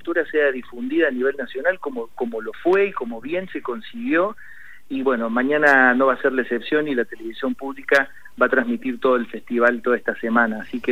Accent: Córdoba, Argentina; soy de Córdoba

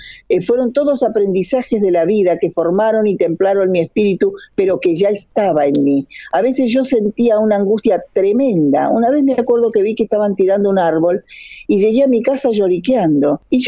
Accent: Los Toldos, Buenos Aires Province, Argentina; born there; a los toldos, la comunidad donde yo nací, donde fuimos expulsados porque nos quitaron la tierra

